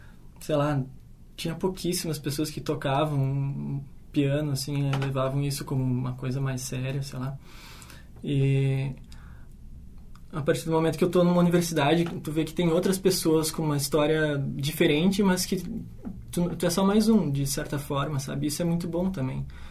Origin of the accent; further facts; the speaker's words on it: Cruz Alta, Rio Grande do Sul, Brazil; Eu sou de Cruz Alta, né? É uma cidade que lá realmente não tinha muitas opções em relação à música clássica.